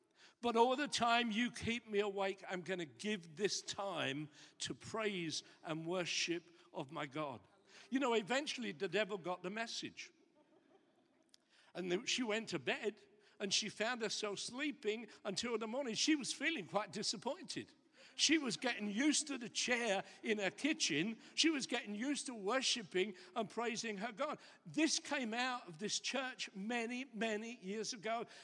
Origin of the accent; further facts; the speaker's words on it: England, United Kingdom; Now, it doesn't mean that we have to stop being English. We can still be English